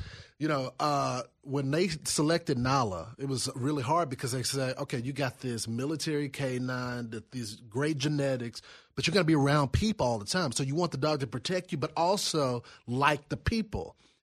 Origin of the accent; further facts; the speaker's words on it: Texas, United States; stuff from being a Texan and attending the rodeos when I was younger.